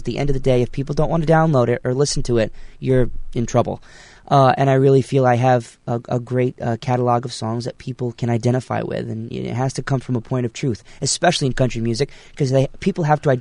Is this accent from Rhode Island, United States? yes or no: yes; Rhode Island, United States; I make my time between my home state of Rhode Island, the north, and Nashville.